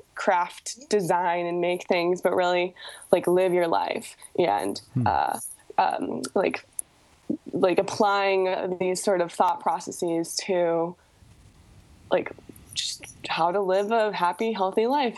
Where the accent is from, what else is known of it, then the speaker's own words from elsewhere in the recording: Wisconsin, United States; I grew up in Wisconsin, and I went to college to study graphic design.